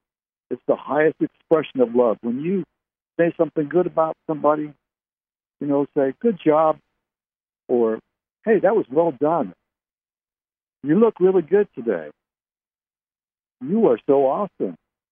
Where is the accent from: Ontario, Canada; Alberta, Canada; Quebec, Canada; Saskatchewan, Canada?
Ontario, Canada; Barrie; also born or lived in Ottawa / New Brunswick / Halifax, Nova Scotia; I was born and raised in Canada. You know, I lived in Barrie. I was born in Barrie, Ontario. I lived in Ottawa, the capital. I lived in New Brunswick, Halifax, Nova Scotia, Fredericton, and Oromocto in New Brunswick.